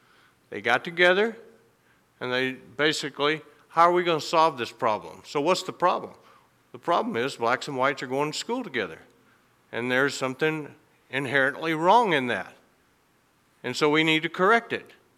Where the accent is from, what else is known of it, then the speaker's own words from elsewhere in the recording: the South, United States; why did kids say Mr. Harrington when I was growing up in the South, but they said Carl or Virginia in the Midwest?